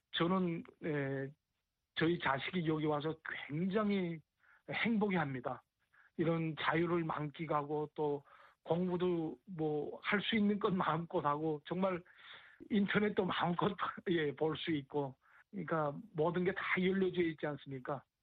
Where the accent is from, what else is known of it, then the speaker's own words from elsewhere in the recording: North Korea; 내가 나서 자라난 저 조국, 북한이라는 땅은 김정은이 점유물이 아니거든요.